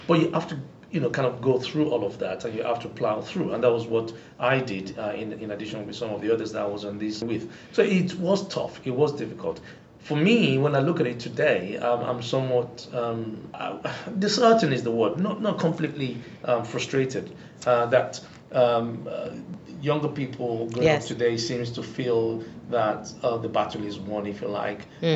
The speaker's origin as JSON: {"language": "English", "country": "Nigeria", "tie": "born or raised there", "said": "growing up in Nigeria in different environments, my grandfather's palace, and also on my father's side and on my mother's side"}